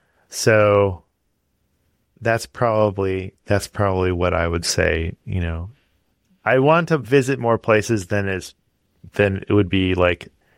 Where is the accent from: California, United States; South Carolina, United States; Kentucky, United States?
California, United States; and so we're both from California